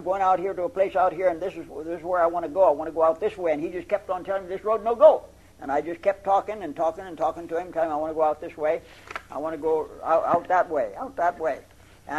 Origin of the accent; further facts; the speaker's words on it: United States; I figured, well, I'll just let them know I'm an American.